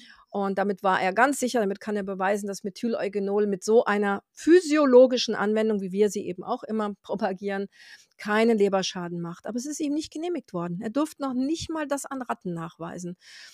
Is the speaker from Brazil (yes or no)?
yes; Brazil; German is a second language; Wir haben aus meiner Heimat Brasilien viele, viele Orangenölstudien.